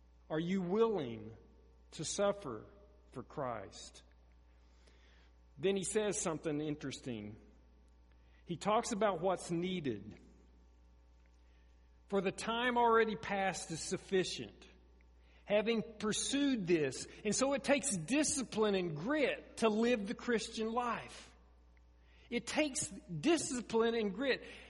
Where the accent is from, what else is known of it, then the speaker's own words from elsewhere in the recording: Oklahoma, United States; Now, I grew up in Oklahoma, and the Wichita Mountains were literally within sight of my grandmother's house.